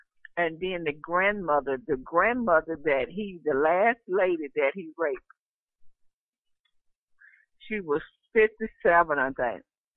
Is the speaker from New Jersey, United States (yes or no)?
no; Hattiesburg, Mississippi, United States; In my hometown, In Hattiesburg, Mississippi, it's like an hour and 15 minutes from me.